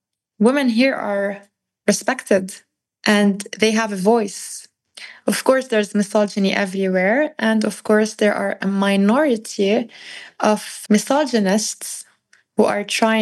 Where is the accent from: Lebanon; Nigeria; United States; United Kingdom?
Lebanon; Lebanon is a country in the Middle East, and I was born and raised in Lebanon.